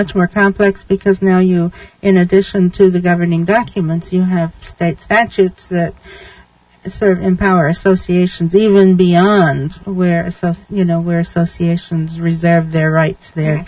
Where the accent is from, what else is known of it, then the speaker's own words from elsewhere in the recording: England, United Kingdom; also born or lived in New York / Arizona / Virginia; now in United States; I came here from England. I lived in upstate New York for a while, for about a year. I moved to Arizona, no association, moved to Virginia.